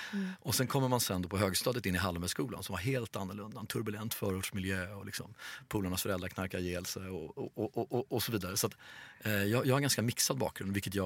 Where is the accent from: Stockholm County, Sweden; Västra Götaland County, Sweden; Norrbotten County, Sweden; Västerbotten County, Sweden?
Stockholm County, Sweden; Sundbyberg; Men jag växte upp i Ursvik som då på den tiden var ett välmåndigt litet villområde, det är det säkert nu också